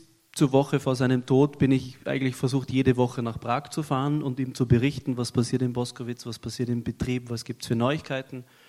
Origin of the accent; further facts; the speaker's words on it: Vienna, Austria; Ich bin in Wien geboren und habe in Wien auch meine Schule fertig gemacht.